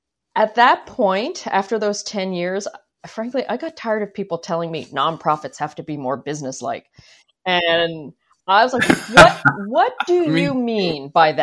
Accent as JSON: {"language": "English", "town": "Philadelphia", "region": "Pennsylvania", "country": "United States", "tie": "born or raised there", "said": "So, like I said, born and raised in Philadelphia, parents came to Philly at a time where, like, there is, and still, there's not a big Filipino community in Philadelphia, right?"}